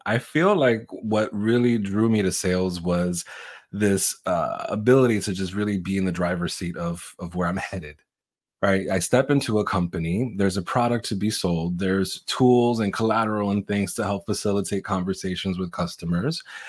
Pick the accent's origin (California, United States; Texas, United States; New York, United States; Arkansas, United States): New York, United States; I'm an Aries. I'm a New Yorker.